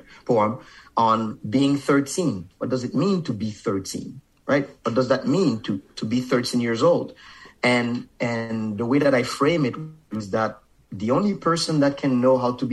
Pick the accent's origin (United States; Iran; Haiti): Haiti; first language Haitian Creole; my mother tongue is Creole, and then I speak French. Like it's kind of a secondary. Like the first language that I spoke was Creole, and that's my mother tongue.